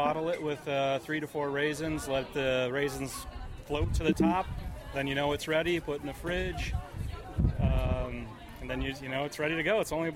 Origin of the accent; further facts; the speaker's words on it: Swampscott, Massachusetts, United States; Swampscott, Massachusetts.